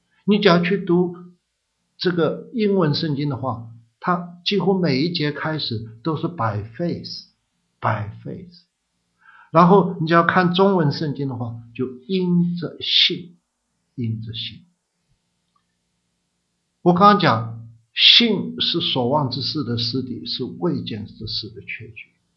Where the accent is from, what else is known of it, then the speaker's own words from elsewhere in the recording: China; 讲到日本，我也想到我们中国人。